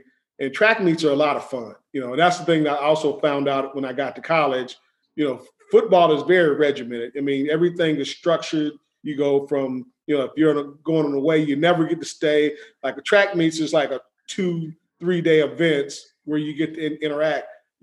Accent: Oklahoma, United States; So I'm familiar with the track scene growing up in Oklahoma.

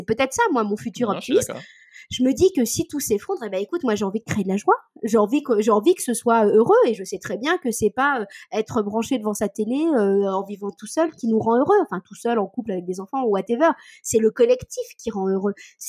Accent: Normandy, France; Mes grands-parents, moi, sont agriculteurs, donc je viens du terroir hein, et pas de Deauville-Trouville. Alors, je viens du milieu du Cotentin.

